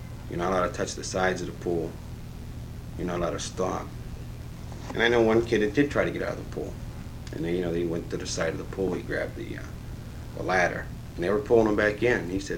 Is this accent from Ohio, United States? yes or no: yes; Youngstown, Ohio, United States; born there; I was born in Youngstown, Ohio on March 4th, 1947.